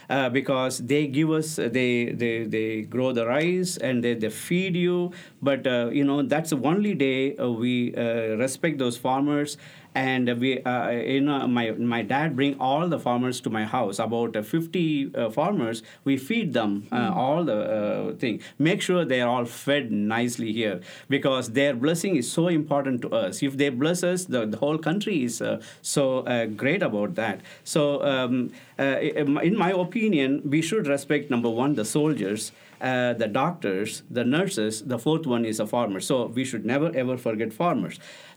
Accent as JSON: {"language": "English", "country": "India", "tie": "born or raised there", "said": "I'm coming from India, so I have to talk about holiday seasons in India, mostly because I was born and brought up there."}